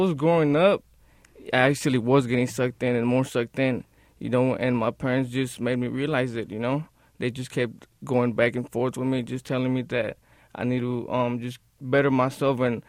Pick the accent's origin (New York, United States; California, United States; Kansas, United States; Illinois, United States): California, United States; Pacoima; I grew up in Pacoima, right there. I moved a couple times, but I'm staying right now right there in the San Fernando Gardens in Pacoima.